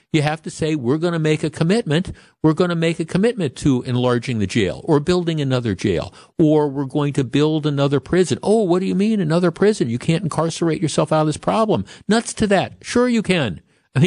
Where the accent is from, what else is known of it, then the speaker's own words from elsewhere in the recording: Glendale, Wisconsin, United States; I grew up in Glendale and I Silver Spring, Hampton, Capitol, these were all streets that I used to drive on a regular basis